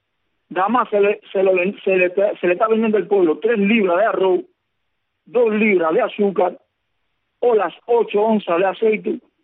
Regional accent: Cuba; nosotros los cubanos. Los cubanos que vivimos aquí en Cuba, que somos los cubanos de aquí.

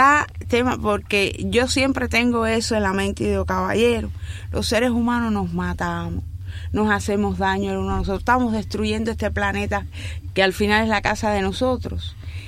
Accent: Cuba; las personas con las que yo crecí y me crié en Cuba.

